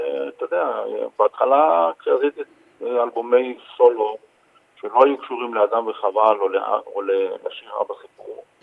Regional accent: Tel Aviv, Tel Aviv District, Israel; אני נולדתי בשכונת שפירה למשפחה שעלתה מטורקיה

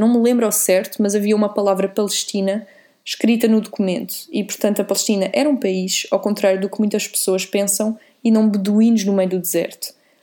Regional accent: France; eu mostro-te o passaporte e as pessoas veem que eu sou francesa. Cresci em França

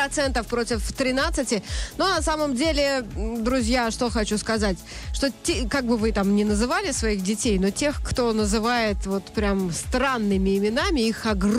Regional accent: Istaravshan, Sughd, Tajikistan; Да я что ли помню, что там написано? Из Таравшан.

